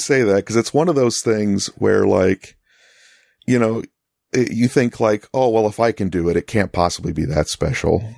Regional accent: Rochester, New York, United States; also born or lived in LaGrange, Georgia; I lived in a little town called LaGrange, Georgia for about 4 years. And before and after that, I grew up in Rochester, New York.

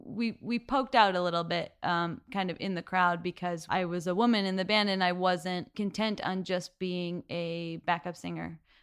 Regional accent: Seattle, Washington, United States; We're all from Seattle, so I don't know.

